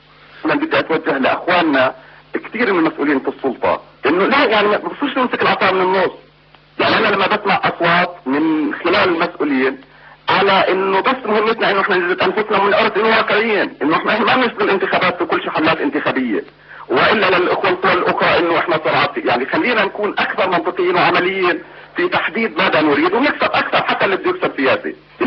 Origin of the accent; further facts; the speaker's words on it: Palestine; وبعدين إحنا كفلسطينيين لازم نضل